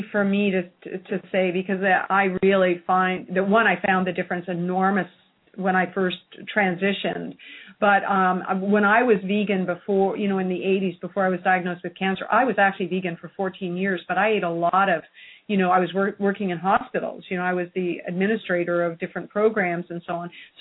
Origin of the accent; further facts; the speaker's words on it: Canada; I mean, I came from Canada, cold weather in the winter.